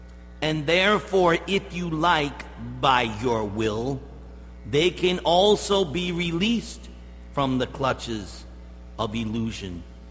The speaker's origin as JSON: {"language": "English", "region": "East Coast", "country": "United States", "said": "So I'm from the East Coast. So just like we have Ralph's grocery store, A and P is like Ralph's grocery store. Because I remember my mother would shop at A and P."}